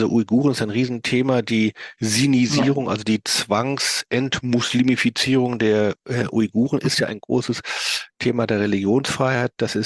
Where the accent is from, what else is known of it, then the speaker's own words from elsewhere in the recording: Hamburg, Germany; ich komme ja aus Hamburg